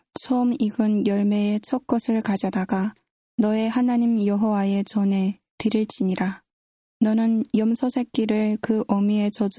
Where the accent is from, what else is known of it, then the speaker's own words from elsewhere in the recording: North Korea; now in South Korea; 제가 북한에서 왔다는 사실을 잊고 사는 행동들을 했던 기억이 떠올랐어요.